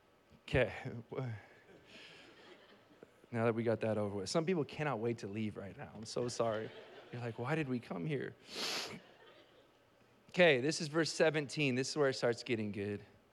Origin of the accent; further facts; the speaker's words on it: Chowchilla, California, United States; I went to seminary, but I grew up in Chowchilla. And I got an AA from Fresno City College.